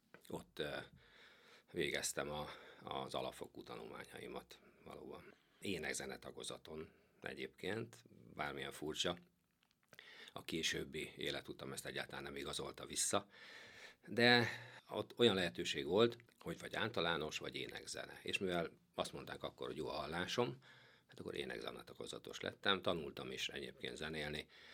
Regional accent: Hungary; Jó volt vasgyári gyereknek lenni, 1960-ban születtem, a vasgyári kórházban, stílusosan akkor a vasgyári gyerekek ott születtek. Ott is jártam iskolába, a 18-as számú, akkor úgy mondtuk, vasgyári lányiskolába.

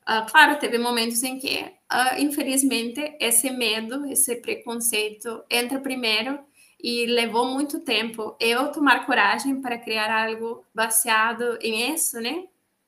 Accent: Venezuela; Portuguese is a second language; now in Brazil; Todo mundo sempre que me vê e eu falo que sou da Venezuela, eu automaticamente sou considerada refugiada, né? Eu não sou, não sou. Eu estou aqui por reunião familiar. Meu marido é brasileiro.

